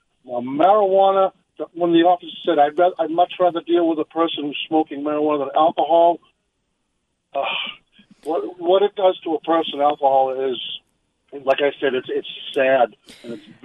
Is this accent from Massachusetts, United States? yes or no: yes; Massachusetts, United States; I'm from Massachusetts, and I purchase it.